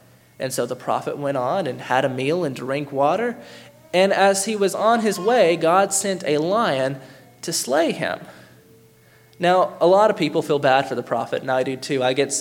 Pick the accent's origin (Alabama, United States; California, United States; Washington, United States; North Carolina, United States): Alabama, United States; Athens; In my hometown of Athens, Alabama, we have a problem with non-institutionalism.